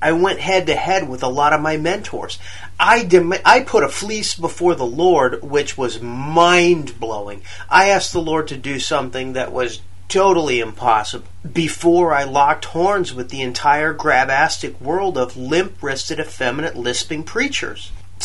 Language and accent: English; Quad Cities, United States; We were talking about Carrie Lake coming from my hometown, the Quad Cities